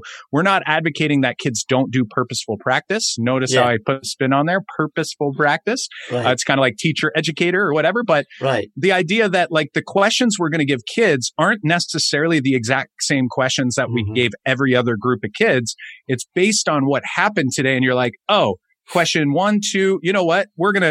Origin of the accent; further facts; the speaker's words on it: Canada; we're from Canada